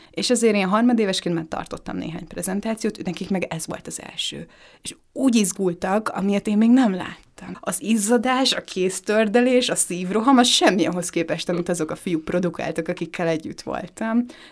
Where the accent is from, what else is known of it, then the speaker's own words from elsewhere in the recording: Győr, Győr-Moson-Sopron, Hungary; én győri vagyok, és akkor elmegyünk Győrbe, ott körbevezetem a városba